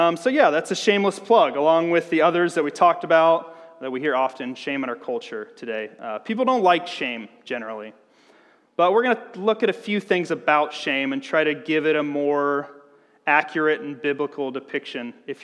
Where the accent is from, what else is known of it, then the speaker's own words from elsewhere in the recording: Illinois, United States; moved away as an adult; So, yeah, I mean, we moved here in 2017. I grew up in Central Illinois. All my family are Cubs fans